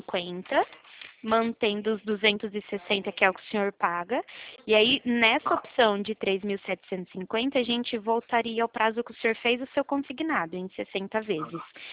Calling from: Presidente Prudente, São Paulo, Brazil; Eu sou da Central da Poupa Crédito, eu falo de Presidente Prudente.

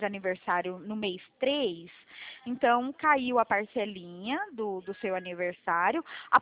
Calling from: Mogi Guaçu, São Paulo, Brazil; Eu falo de Mogi Guaçu, interior de São Paulo.

